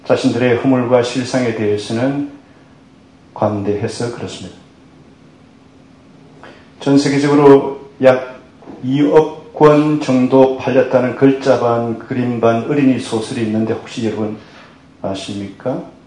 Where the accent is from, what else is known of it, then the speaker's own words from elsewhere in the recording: South Korea; also born or lived in Seoul; 저는 바닷가가 보이는 어촌에서 자랐습니다.